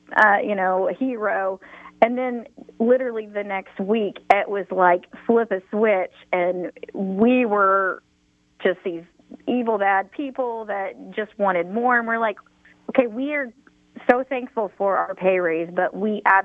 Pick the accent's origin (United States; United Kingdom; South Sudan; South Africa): United States; Kingfisher, Oklahoma; you know, I grew up in Kingfisher, and I ran into some Kingfisher teachers.